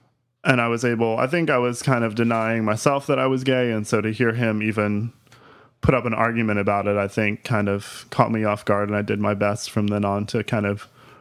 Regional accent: Florida, United States; Well, I grew up in South Florida. My parents moved there from New York before I was born, and so I was born and raised down there.

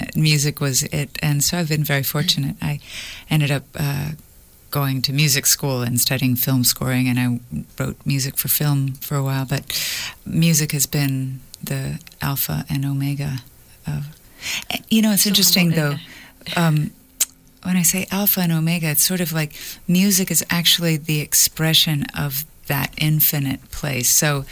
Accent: Venezuela; also born or lived in Mexico / Brazil; I was born in Mexico and raised in Venezuela and Brazil, and we lived in the Amazon for a while

